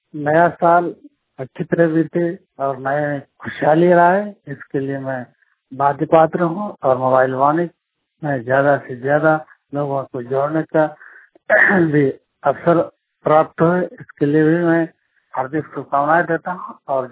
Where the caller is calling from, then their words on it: Jharkhand, India; ग्राम हसन कर थाना हमारा जिला गोड्डा से बोल रहा हूँ।